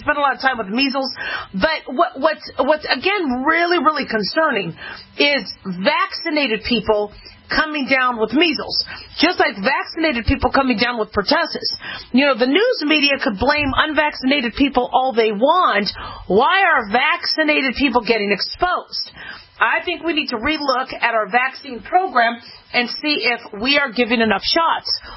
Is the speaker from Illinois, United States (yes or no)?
no; Las Vegas, Nevada, United States; 3 new cases of measles have been confirmed in Las Vegas. This is my hometown.